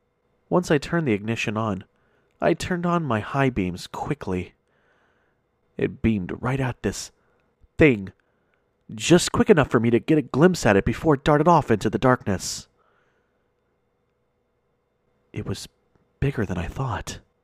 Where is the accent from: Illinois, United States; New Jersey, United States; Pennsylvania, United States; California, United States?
California, United States; now in Tennessee, United States; And yes, I'm a California transplant. I'm not originally from Tennessee.